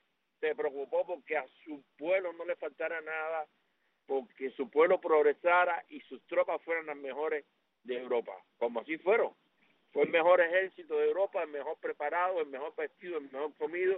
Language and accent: Spanish; Cuba; now in Indiana, United States; Indiana. Dios bendiga al colectivo de El Revoltillo, a mi pueblo cubano.